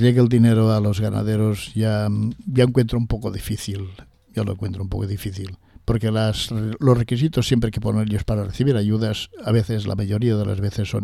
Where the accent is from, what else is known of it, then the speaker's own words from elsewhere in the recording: Nules, Valencian Community, Spain; porque somos de Nules